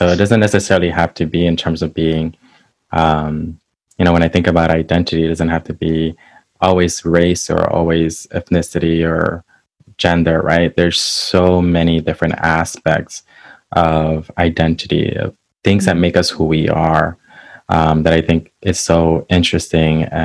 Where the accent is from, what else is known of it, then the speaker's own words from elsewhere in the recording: United States; I grew up in mostly in the United States. I didn't grow up in Puerto Rico, like my cousins did.